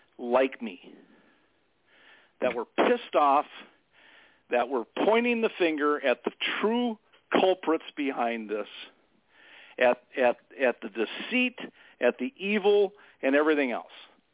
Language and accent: English; Minnesota, United States; I mean, I was from Minnesota.